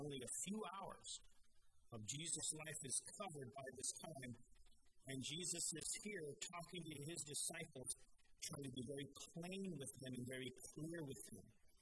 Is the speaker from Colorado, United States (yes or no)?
yes; Colorado, United States; I'm from Colorado. Colorado is noticeable for its extremes.